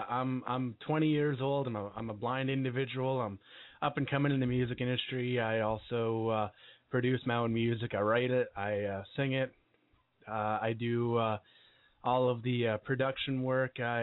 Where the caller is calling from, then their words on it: New Florence, Pennsylvania, United States; I'm calling you from New Florence, Pennsylvania.